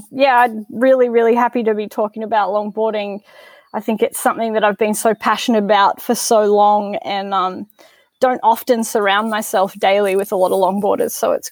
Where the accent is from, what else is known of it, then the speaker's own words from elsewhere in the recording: Newcastle, New South Wales, Australia; moved away as an adult; I was born in Newcastle, Australia. Raised there my whole childhood and through my teens, and when I finished school and got my driver's license and freedom to roam, I left there